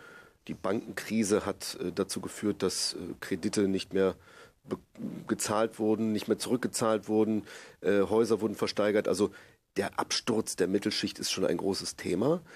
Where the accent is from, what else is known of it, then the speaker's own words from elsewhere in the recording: Ierapetra, Crete, Greece; meine Heimatstadt Ierapetra